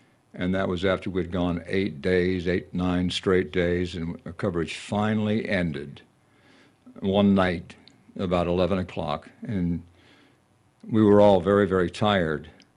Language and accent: English; Tennessee, United States; also born or lived in Detroit / Denver / Houston / New York; now in Louisiana, United States; I came here from Detroit, and prior to that, Denver, Houston, New York, Philadelphia. I'm a Tennessee native, but the god-awful pronunciations that I had to face here in Louisiana